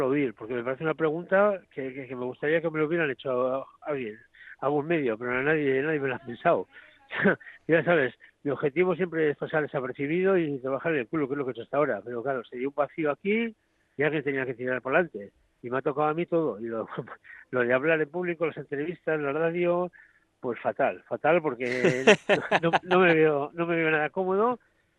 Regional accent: Portugalete, Basque Country, Spain; also born or lived in Santurce; yo nací en Portugalete, me he criado en aunque vivía en Santurce muy pronto, me he criado en Portugalete toda la vida

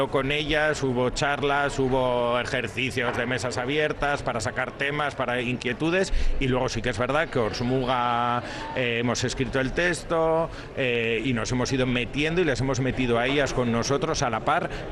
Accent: Ortuella, Basque Country, Spain; Yo soy de Ortuella.

